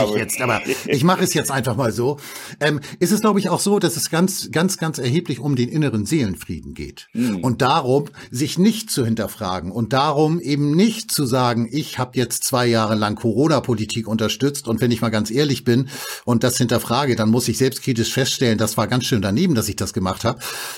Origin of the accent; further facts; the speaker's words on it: Hamburg, Germany; Ja, ich bin gebürtiger Hamburger, aber dann bin ich irgendwann weggezogen.